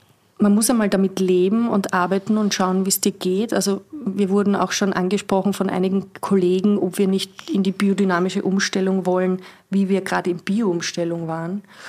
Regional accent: Strebersdorf, Vienna, Austria; Ich komme aus Strebersdorf.

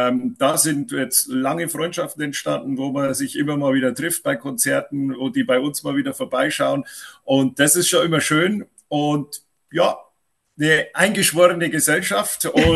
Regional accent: Bavaria, Germany; accent: Upper Palatinate; Ich bin zugeschaltet tatsächlich aus Bayern und zwar aus dem hohen Norden von Bayern. Das Ganze nennt sich Oberpfalz, ja. Deswegen auch mein Dialekt.

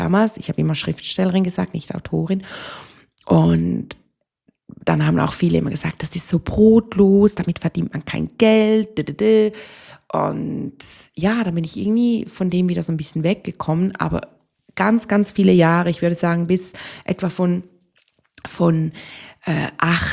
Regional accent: Switzerland; Bei uns in der Schweiz gibt es auch Handarbeit, das Fach.

